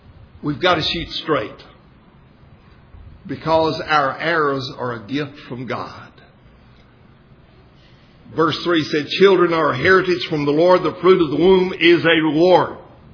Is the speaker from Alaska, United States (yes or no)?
no; Texas, United States; I grew up out in West Texas, and my maternal grandparents lived at the top of a hill